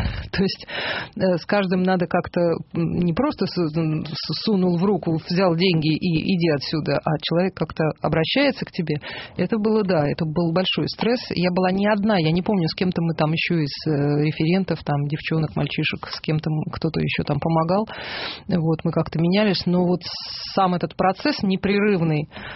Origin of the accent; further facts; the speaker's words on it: Moscow, Russia; А я родилась в Москве, училась, всю жизнь жила.